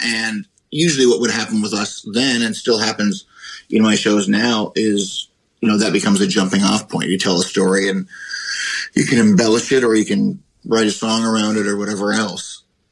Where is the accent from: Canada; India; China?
Canada; now in United States; I live in the U.S. now, and I don't have a vote. I'm Canadian.